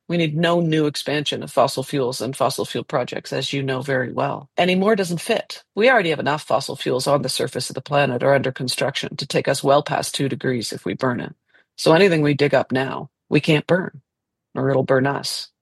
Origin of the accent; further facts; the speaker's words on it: Canada; I'm Canadian.